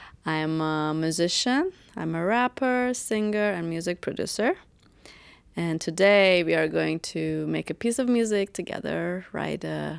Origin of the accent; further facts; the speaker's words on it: Iran; now in United States; And I came to US 3 years ago, so I'm a recent immigrant. That's something I'd like people to know about me. And I'm originally from Iran.